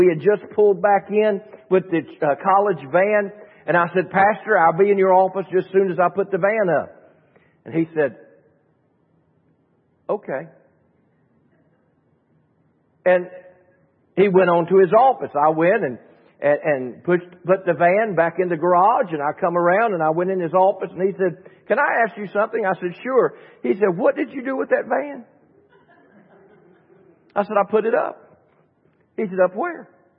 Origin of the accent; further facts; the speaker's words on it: Virginia, United States; now in Ohio, United States; We are from Virginia. We moved from Virginia to Ohio.